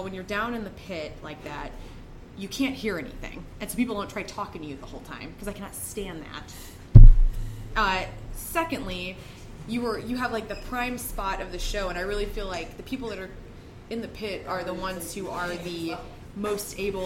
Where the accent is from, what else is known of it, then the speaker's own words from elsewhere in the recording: Illinois, United States; I grew up, I'm from Illinois.